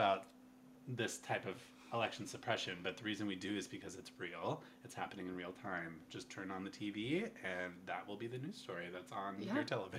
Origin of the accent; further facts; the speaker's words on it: Culbertson, Montana, United States; now in Missoula, United States; So I'm from Culbertson over in northeastern Montana, and I live in Missoula now.